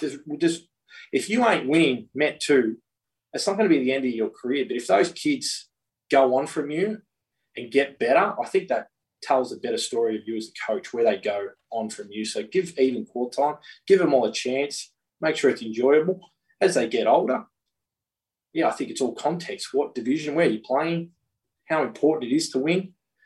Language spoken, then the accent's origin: English; Australia; I'm Australian and I'm your captain.